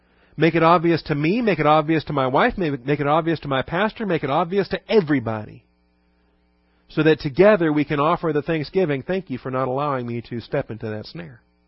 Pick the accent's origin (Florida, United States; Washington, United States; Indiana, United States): Washington, United States; Seattle; I grew up in Seattle. We never had fixin' to. Ever. Alabama is where I first learned about fixing to, and I figured out it's kind of a southern thing.